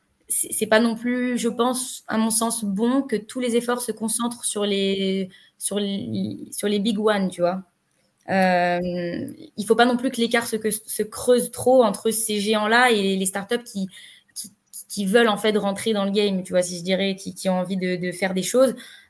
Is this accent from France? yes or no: yes; France; moi, en tant que Française